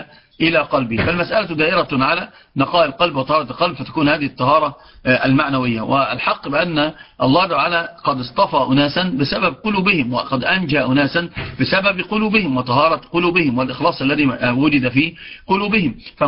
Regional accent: Upper Egypt, Egypt; عندنا في الصعيد

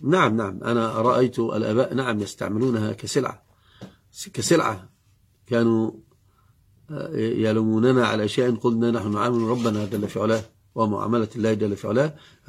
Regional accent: Upper Egypt, Egypt; أنا أصلا يعني من الصعيد تعجبت

